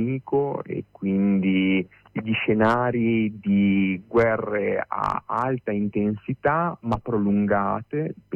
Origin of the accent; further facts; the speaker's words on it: Reggio Emilia, Emilia-Romagna, Italy; io sono di Reggio Emilia, qui a Reggio Emilia